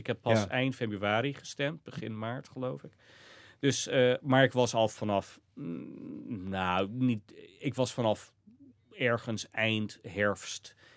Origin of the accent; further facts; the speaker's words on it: Iowa, United States; de democraten in Sioux County, waar ik opgroeide